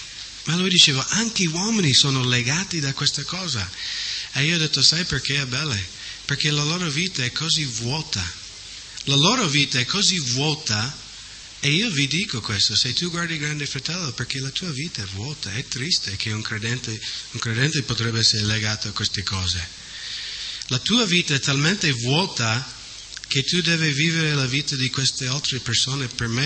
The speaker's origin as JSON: {"language": "Italian", "country": "United States", "second_language": "Italian", "lives_now": "Italy", "said": "tutta questa roba è partita dall'America, quindi il mio paese è proprio radice del male"}